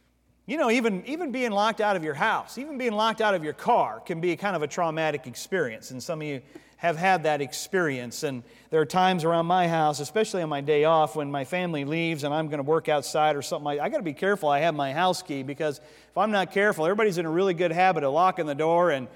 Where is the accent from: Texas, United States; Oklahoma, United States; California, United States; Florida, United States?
Florida, United States; But I remember when I was a kid in my neighborhood growing up in Central Florida, there weren't many kids in the neighborhood.